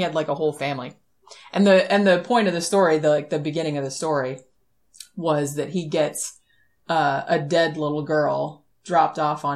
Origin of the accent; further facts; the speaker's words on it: Florida, United States; I'm from Florida. I don't know what the hell's wrong with everybody down here.